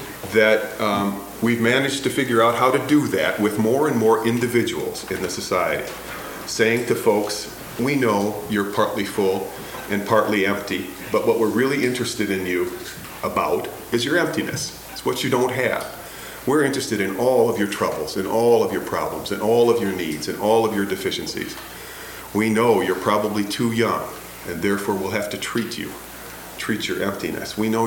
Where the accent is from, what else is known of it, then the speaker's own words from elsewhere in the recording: Chicago, Illinois, United States; I'm here from Chicago for a period of time